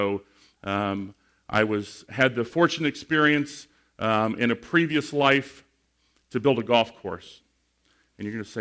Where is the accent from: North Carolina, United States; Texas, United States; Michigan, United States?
Michigan, United States; I am from Michigan, not Maine. Not that that matters, but I am from Michigan